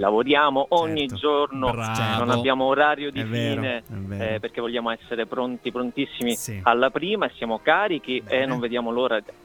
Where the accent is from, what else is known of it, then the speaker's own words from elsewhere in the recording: Sicily, Italy; now in Rome, Italy; E quindi, essendo siciliano, il maestro è siciliano, io lo vedevo quando ero piccolo